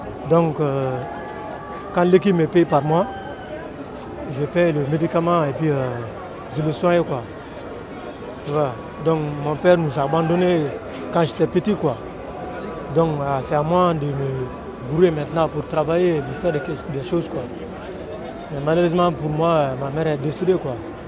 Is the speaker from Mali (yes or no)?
yes; Mali; now in France; je viens du Mali.